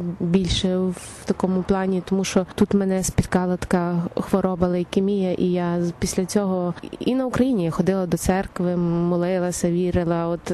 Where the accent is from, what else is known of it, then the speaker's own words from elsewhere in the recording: Obertyn, Ivano-Frankivsk Oblast, Ukraine; now in Italy; родом з Івано-Франківщини, селище Обертин. Тут проживаємо в Пасокорезе, недалеко від Риму. Вже 8 років тут.